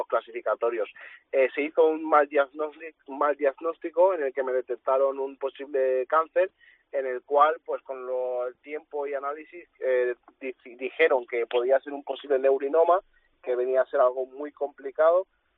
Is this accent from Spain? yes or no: yes; Balearic Islands, Spain; cuando la gente me preguntaba, ¿de dónde vienes? Decía, de Mallorca